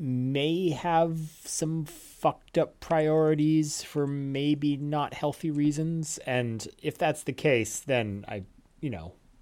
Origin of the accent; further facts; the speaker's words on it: Spain; I'm from Spain